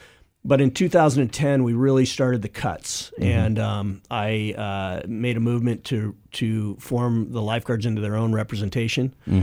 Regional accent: California, United States; Yeah, I grew up in Orange County. I grew up in a time when it was still orange groves and wheat fields, and it was a great place to grow up.

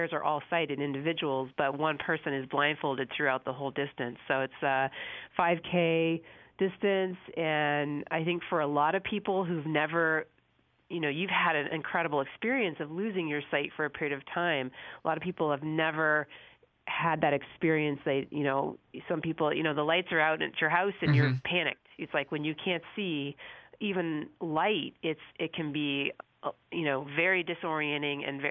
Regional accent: California, United States; also born or lived in San Diego, United States / Oregon; now in Massachusetts, United States; Well, I grew up in Southern California

